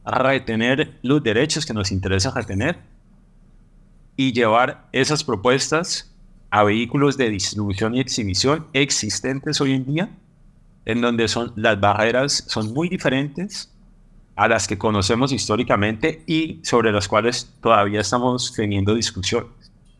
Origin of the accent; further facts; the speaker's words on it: Colombia; por lo menos yo he estado participando de este tipo de conversaciones activamente como productor colombiano